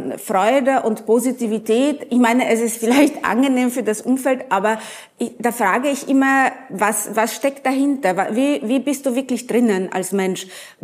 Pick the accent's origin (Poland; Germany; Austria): Poland; moved away; ich bin in Polen aufgewachsen, also in den 70er Jahren, tiefster Kommunismus